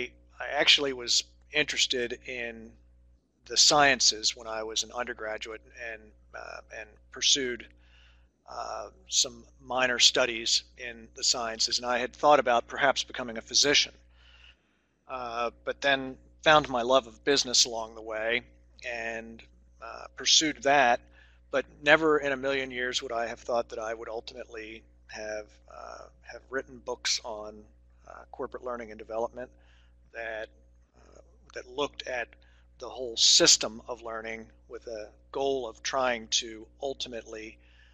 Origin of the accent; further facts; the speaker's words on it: Wilmington, Delaware, United States; I was born in Wilmington, Delaware. I am one of those rare birds who actually was born in Delaware and stayed here. So I can claim to be a native Delawarean.